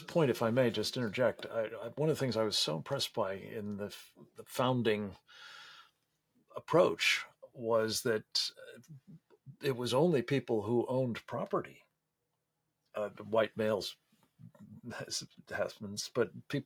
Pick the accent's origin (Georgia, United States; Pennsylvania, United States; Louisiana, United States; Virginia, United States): Pennsylvania, United States; Pittsburgh; This is an expression that I grew up with in Pittsburgh, Pennsylvania